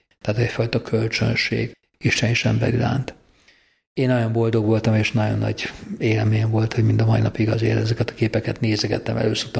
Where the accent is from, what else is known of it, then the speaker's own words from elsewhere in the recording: Budapest, Hungary; mivel Rózsdombról jöttem